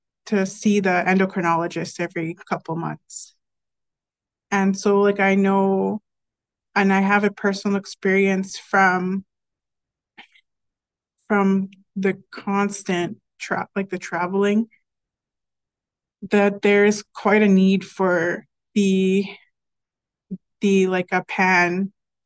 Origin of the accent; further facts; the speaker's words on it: Manitoba, Canada; So I grew up on in Norihouse Cree Nation, which is a semi-isolated reserve